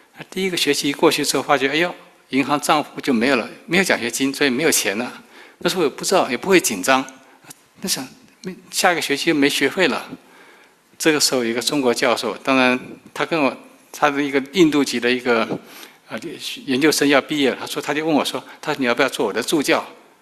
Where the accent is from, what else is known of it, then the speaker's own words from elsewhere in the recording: Taiwan; moved away as an adult; now in United States; 那我来美国是本来是申请移民，但是呢正好碰到中美断交，那时候台湾我是台湾来的，所以呢移民名额马上受阻，那我申请留学来的。